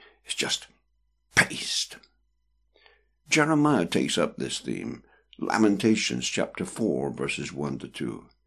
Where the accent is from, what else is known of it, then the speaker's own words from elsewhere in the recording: Bristol, South West England, United Kingdom; now in Bedford, United Kingdom; living at the moment, Bedford. I remember John Bunyan, John Berridge. I come from Kingswood in Bristol.